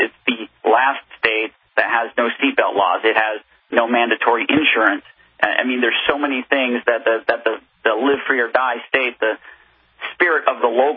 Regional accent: Arizona, United States; moved away as an adult; now in New Hampshire, United States; And I lived in Arizona. I came from Arizona, and I moved to New Hampshire as part of the Free State Project

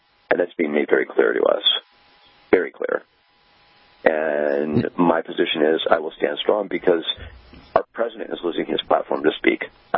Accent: Scottsdale, Arizona, United States; I had my first business selling custom auto parts for luxury cars when I grew up in Scottsdale, Arizona.

